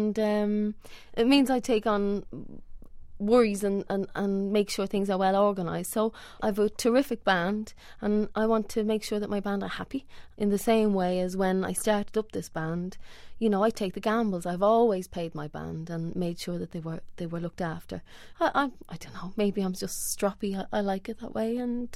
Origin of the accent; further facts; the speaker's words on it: Ireland; now in London, United Kingdom; When I moved over from Ireland, he stole me, as they say. My brothers say those English men are still coming over and stealing our women.